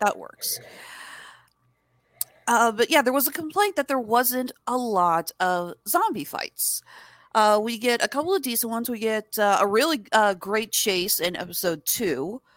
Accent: Kansas City, United States; We come across a vigilante group who have taken over my hometown of Kansas City.

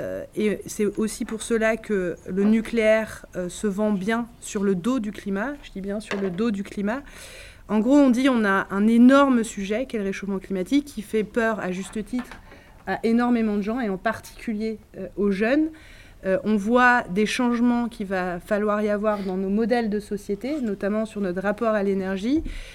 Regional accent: Netherlands; j'ai été élevée aux Pays-Bas, où la culture énergétique n'est pas du tout la même.

